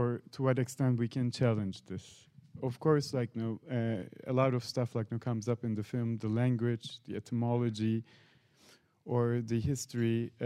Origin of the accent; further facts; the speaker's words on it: Turkey; I grew up in Turkey, and it was the years when the private broadcasting was brought. I was five.